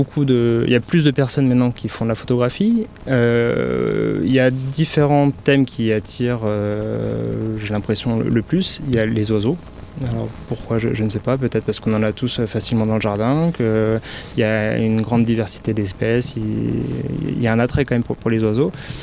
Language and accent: French; Auvergne-Rhône-Alpes, France; sinon je suis originaire du Rhône